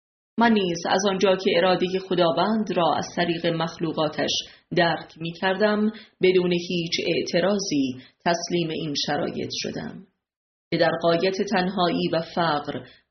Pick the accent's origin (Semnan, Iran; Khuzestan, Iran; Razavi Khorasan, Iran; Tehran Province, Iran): Semnan, Iran; born there; با آغاز تبابت رسمی خود در استان زادگاهم یعنی سمنان همه اعضای فامیل متحیر شدند. من تبابتم را از شاه میرزاد آغاز کردم